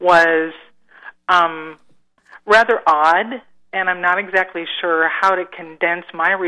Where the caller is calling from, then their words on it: Cabo San Lucas, Baja California Sur, Mexico; I am calling from Mexico.